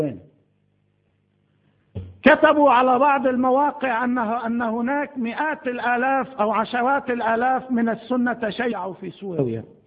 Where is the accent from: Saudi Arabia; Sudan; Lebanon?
Lebanon; كلبنانيين على سبيل المثال كمسلمين ومسيحيين